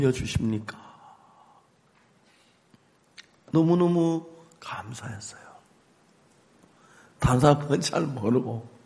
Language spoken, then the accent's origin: Korean; South Korea; 저는 한국 사람이지만 이제는 한국 사람 아니에요.